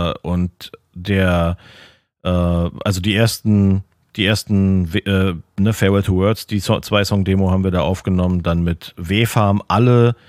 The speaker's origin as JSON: {"language": "German", "region": "Berlin", "country": "Germany", "said": "kann ich noch sagen, als Berliner Mucker von der Soundqualität schon relativ beeindruckend irgendwie."}